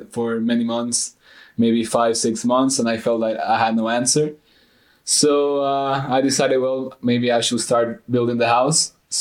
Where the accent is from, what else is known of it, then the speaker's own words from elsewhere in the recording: Ecuador; also born or lived in United States; now in Romania; I am from Ecuador, South America.